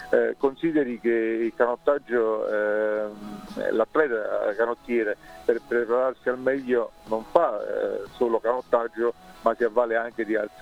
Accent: Naples, Campania, Italy; da buon napoletano scaramantico non la dico

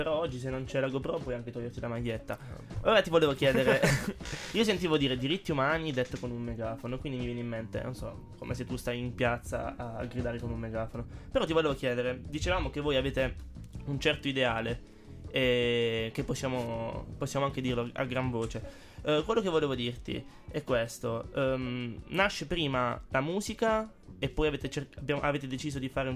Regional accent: Apulia, Italy; siamo pugliesi tutti quanti.

